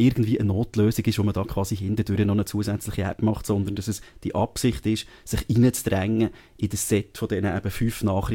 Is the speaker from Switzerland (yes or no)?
yes; Bern, Switzerland; Und gut, ich bin nicht Zürcher, ich habe nicht die Animosität als Berner.